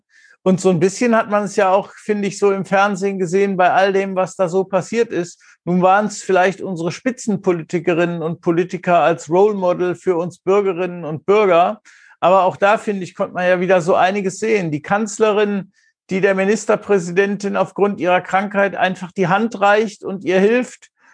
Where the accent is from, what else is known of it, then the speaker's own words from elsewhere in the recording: North Rhine-Westphalia, Germany; gerade aus dem Großraum Köln. Das ist ja nun meine Heimat.